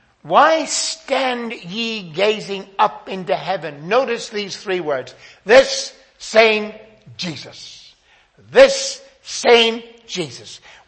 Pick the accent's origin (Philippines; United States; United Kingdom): United Kingdom; Northern Ireland; I come from Northern Ireland. Northern Ireland had 30 years of Big Bangs.